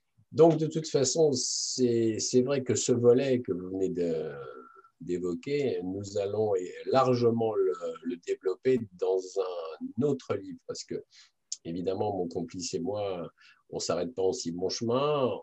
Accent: France; puisque je suis français, j'habite donc en France

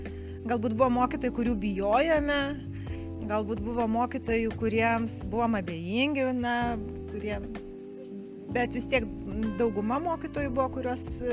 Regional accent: Kaunas, Kaunas County, Lithuania; Taip, tai kaunietė esu tokia trečios kartos mano močiutė. Kaune gyveno mama, Kaune gyveno, aš gimiau Kaune.

